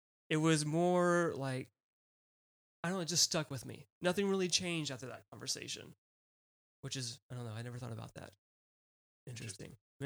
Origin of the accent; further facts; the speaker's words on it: Hendersonville, North Carolina, United States; In the mountains of North Carolina, Hendersonville. Everybody knew that I was a pastor's kid.